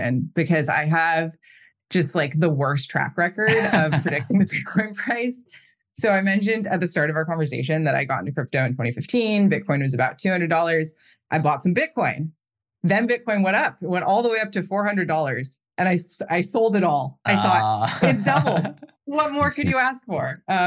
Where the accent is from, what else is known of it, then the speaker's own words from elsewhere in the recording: United States; I'm American. I think a lot of my fellow Americans kind of underappreciate how hard it is to move money